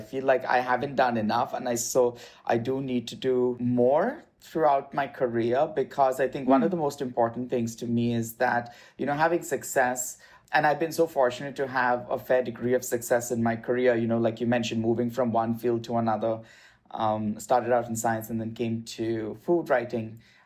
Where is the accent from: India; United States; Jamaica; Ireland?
India; growing up in India. I come from a mixed cultural faith family. My mother's Catholic, my dad's Hindu.